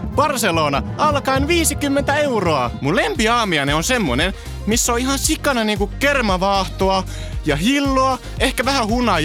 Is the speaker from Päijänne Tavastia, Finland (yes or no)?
no; Espoo, Uusimaa, Finland; tulen Espoosta ja tässä ovat ääninäytteeni